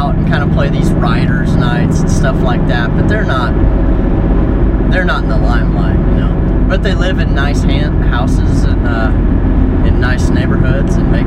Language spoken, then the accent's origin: English; Nashville, Tennessee, United States; growing up around Nashville, you know, I've just always kind of just thought that I didn't want any part of that sort of stuff.